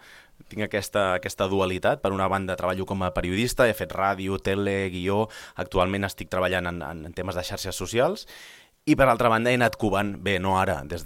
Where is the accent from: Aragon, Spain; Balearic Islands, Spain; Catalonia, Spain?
Catalonia, Spain; sí, sí, no només vinc del Penedès en aquest sentit